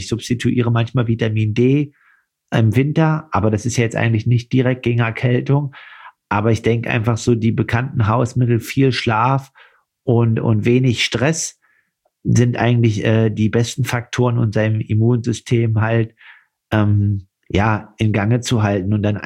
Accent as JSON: {"language": "German", "region": "Saxony-Anhalt", "country": "Germany", "tie": "born or raised there", "said": "in meiner Heimat Altmark, in der Altmark"}